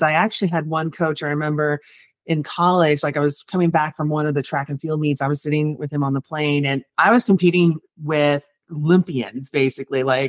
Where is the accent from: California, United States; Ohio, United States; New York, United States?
California, United States; I grew up in California, but then I ended up at Florida because I have another characteristic that was a big part of my life for 10 years.